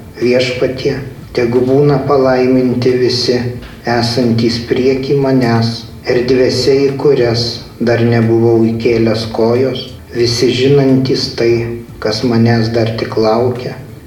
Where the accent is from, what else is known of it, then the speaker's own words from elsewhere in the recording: Druskininkai, Alytus County, Lithuania; Pirmas dalykas, kad gimiau Druskininkuose